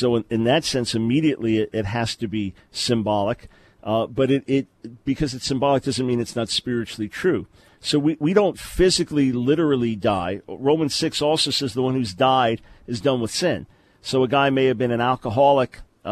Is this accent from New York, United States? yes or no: yes; New York, United States; I'm from New York. Matt's from California.